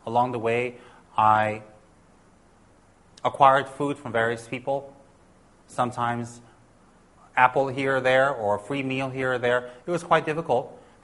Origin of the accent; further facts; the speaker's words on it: New Jersey, United States; even when I was very young, growing up in New Jersey.